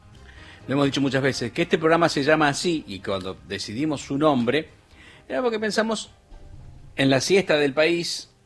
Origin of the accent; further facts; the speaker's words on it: Argentina; Tomamos mate, eso hacemos. Eso nos define como argentinos en muchas cosas.